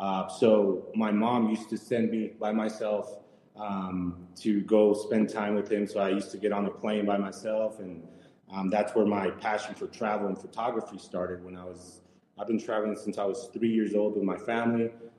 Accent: San Luis, Arizona, United States; also born or lived in Yuma, United States; I was born and raised in Arizona. I was born in Yuma, Arizona, and grew up in the small border town of San Luis, Arizona.

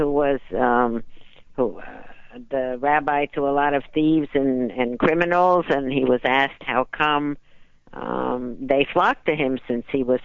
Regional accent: Paterson, New Jersey, United States; I'm from New Jersey.

